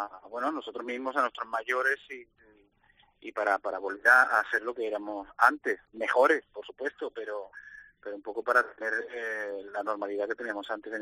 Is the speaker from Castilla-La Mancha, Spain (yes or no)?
no; Seville, Andalusia, Spain; es mi tierra, he vivido ahí.